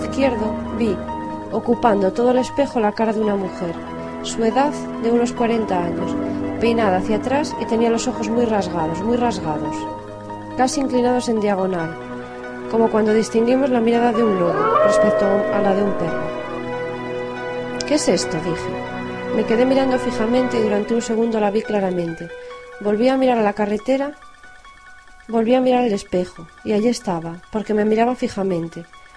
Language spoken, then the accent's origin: Spanish; Valladolid, Castile and León, Spain; Yo soy conductor, tengo 29 años y soy de Valladolid.